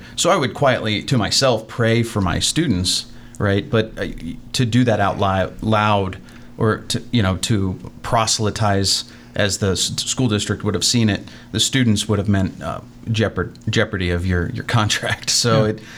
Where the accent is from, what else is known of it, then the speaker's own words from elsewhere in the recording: Cincinnati, Ohio, United States; Well, I grew up in Cincinnati, Ohio.